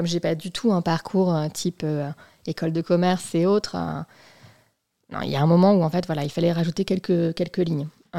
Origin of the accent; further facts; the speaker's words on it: Centre-Val de Loire, France; Alors moi, je suis de la région centre, je suis genre du milieu de la diagonale du vide. Non mais vraiment, hein, genre je viens de au-dessus de la Creuse